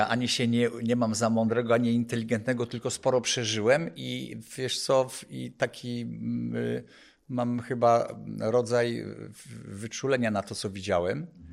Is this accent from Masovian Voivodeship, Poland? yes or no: no; Niewiadów, Łódź Voivodeship, Poland; Też powiedzieć, że jestem ze wsi. Nie mogę się zgodzić, jestem z osiedla.